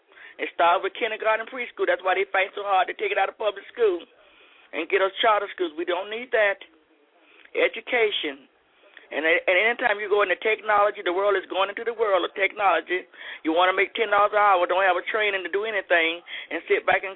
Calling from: St. Petersburg, Florida, United States; St. Petersburg, Florida.

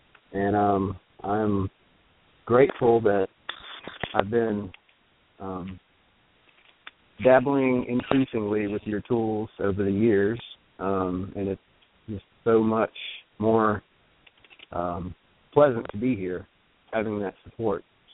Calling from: Starkville, Mississippi, United States; I am calling from Starkville, Mississippi, but you might recognize the 828 area code. I usually reside in Asheville, North Carolina.

